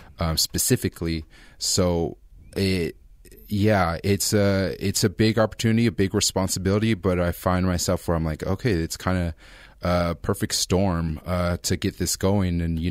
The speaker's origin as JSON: {"language": "English", "town": "Guadalupe", "region": "California", "country": "United States", "tie": "born or raised there", "said": "growing up in Guad, I didn't stay in Guad. Like I said, I went to Orchid schools"}